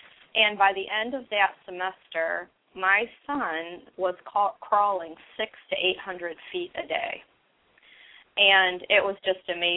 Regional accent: Worcester, Massachusetts, United States; And so I grew up in Worcester, and I went to the College of Worcester

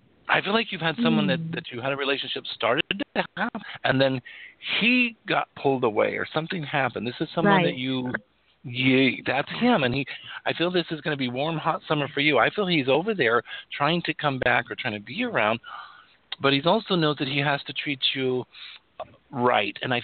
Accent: Wyoming, United States; I'm from Wyoming, for those of you who don't know, and it was really nice to see a lot of the Wyoming Territorial Prison

